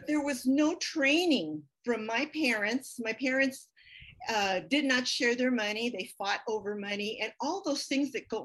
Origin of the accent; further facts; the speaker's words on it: San Jose, California, United States; I come from San Jose, California, now known as, it was known as San Jose then, it's now Silicon Valley.